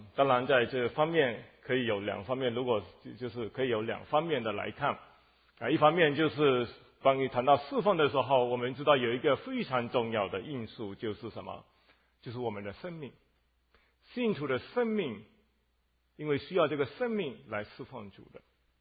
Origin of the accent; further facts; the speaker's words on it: Malaysia; accent: Fuzhou-accented Mandarin; 我是马来西亚来的啊。我这个国语是福州话的国语啊，所以请大家见谅。就是说我的国语不是标准的